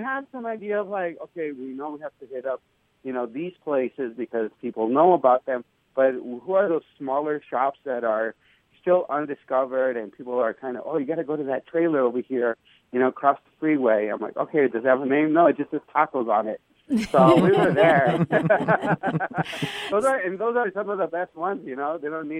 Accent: El Paso, Texas, United States; And then, you know, for me growing up in El Paso, it was like, you know, for me, I still remember those names, Estela Casas and Rosa Guerrero.

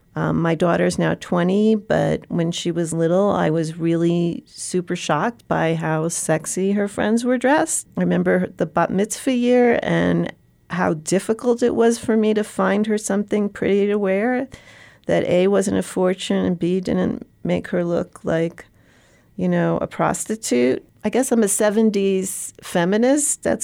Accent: New York City, New York, United States; I lived through 9/11, and for all the horror of 9/11, as a New Yorker, and I guess even as an American, I was so incredibly moved by the way we came together in New York after the attacks.

